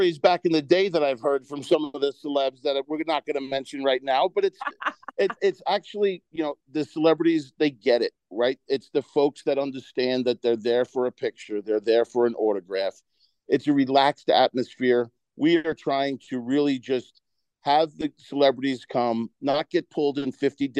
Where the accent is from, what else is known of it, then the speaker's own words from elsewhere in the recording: Floral Park, New York, United States; obviously myself growing up in Floral Park